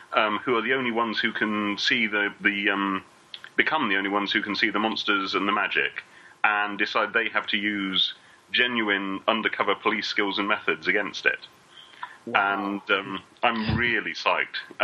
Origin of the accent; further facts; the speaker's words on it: United Kingdom; I was in a bunch of British SF writers the other day and was introduced to somebody as the British one.